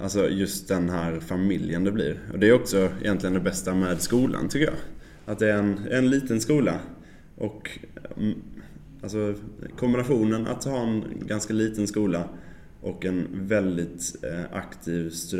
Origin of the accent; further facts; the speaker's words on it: Malmö, Skåne, Sweden; now in Stockholm, Sweden; jag flyttade upp från Malmö och kände inte en enda människa i Stockholm. Hade skaffat en lägenhet här.